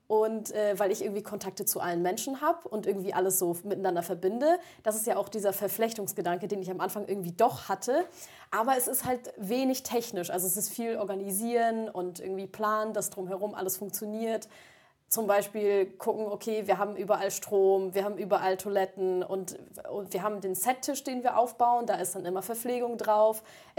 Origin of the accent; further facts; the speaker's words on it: Hamburg, Germany; ich komme auch aus Hamburg und meine Eltern ich habe mit meinen Eltern noch zusammen gewohnt